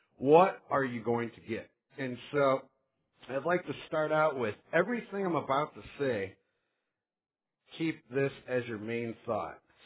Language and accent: English; Sioux Falls, South Dakota, United States; I'm from Sioux Falls, South Dakota.